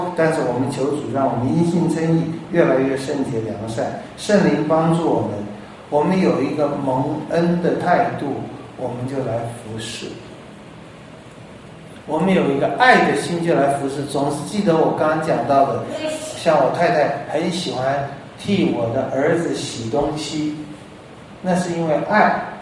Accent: China; 我们中国人最听不进去这句话，我们中国人最要面子

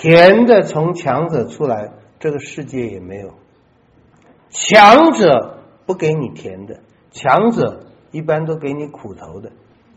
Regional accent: China; 有点像我们中国人在婚宴上面那个就是出谜语啊，猜拳呢、啊。

